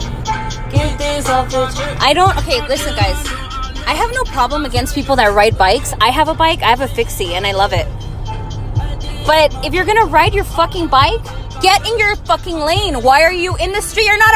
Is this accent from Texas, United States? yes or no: yes; Texas, United States; It's just kind of like people from Texas in general, and I mean that as a Texan.